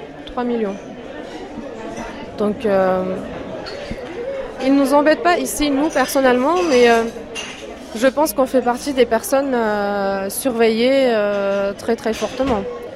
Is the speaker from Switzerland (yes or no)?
no; France; je suis française